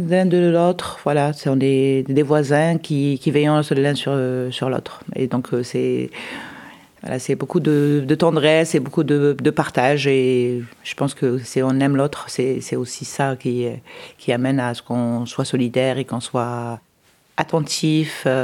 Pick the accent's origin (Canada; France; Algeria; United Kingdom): Algeria; moved away; Je viens d'Algérie, et toute ma famille est là-bas.